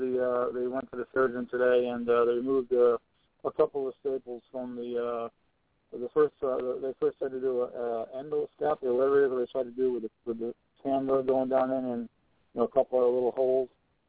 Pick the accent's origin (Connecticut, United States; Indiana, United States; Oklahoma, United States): Connecticut, United States; Stratford; And I'm, like, turning my head left and right, looking around, like, who the hell else here from Stratford? I'm like, booyah!